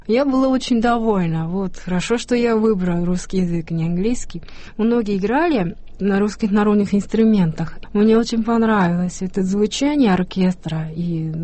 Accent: Kyushu, Japan; born there; Russian is a second language; Я родилась в Японии на южном острове Кюсю, и я первый раз русский язык услышала, когда перестройка начала в 1985 году.

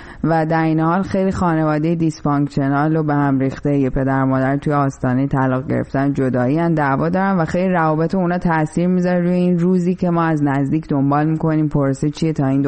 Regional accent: Iran; moved away as an adult; now in Chicago, United States; بعد که از ایران اومدم شروع کردم تحصیل توی شیکاگو، SAIC، مدرسه انستیتوی هنری شیکاگو.

